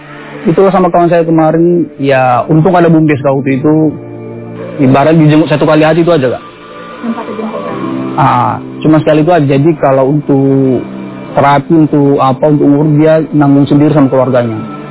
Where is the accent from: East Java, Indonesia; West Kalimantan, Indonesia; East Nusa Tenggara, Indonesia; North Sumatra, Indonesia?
North Sumatra, Indonesia; Bawomataluo; saya asal Desa Bawah Matalu, saya salah satu pelompat dari Desa Bawah Matalu ini.